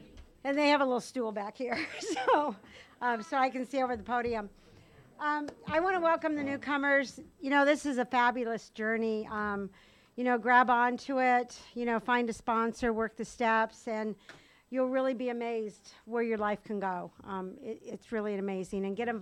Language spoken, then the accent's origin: English; United States; I was born and raised in East County.